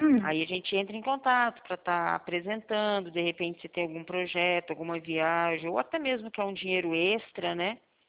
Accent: Presidente Prudente, São Paulo, Brazil; Ah, eu sou daqui de Prudente, eu sou daqui de Presidente Prudente

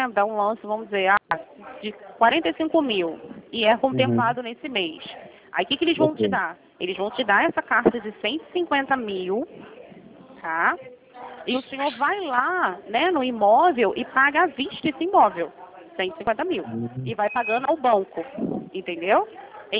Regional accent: Rio de Janeiro, Brazil; eu sou do Rio

